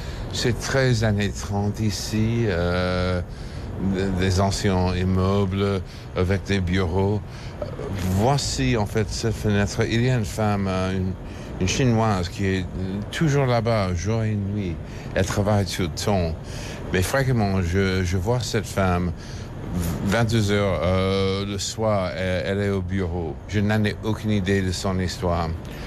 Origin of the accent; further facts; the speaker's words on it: New York, United States; now in France; quand j'ai grandi dans le Upper West Side, c'était le 7e étage aussi.